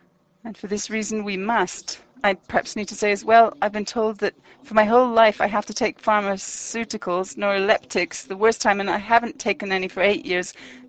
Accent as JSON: {"language": "English", "region": "Vorarlberg", "country": "Austria", "said": "I come from Vorarlberg. It's a very beautiful part of Austria"}